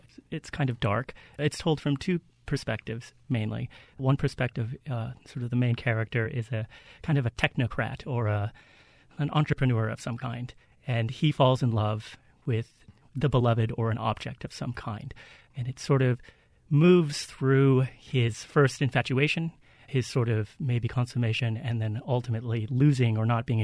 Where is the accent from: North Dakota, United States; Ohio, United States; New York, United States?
North Dakota, United States; also born or lived in Minnesota; now in New Orleans, United States; I'm originally from North Dakota, from a ranch in the plains. And then I lived in Minnesota.